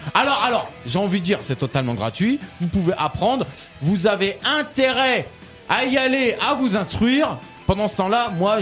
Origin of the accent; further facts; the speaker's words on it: Normandy, France; Non, non, moi non. Je suis normand moi.